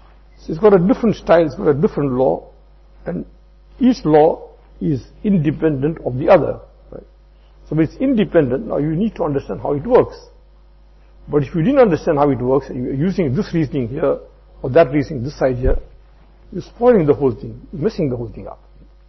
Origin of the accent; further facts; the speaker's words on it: South Africa; I'm a South African, he's a South African.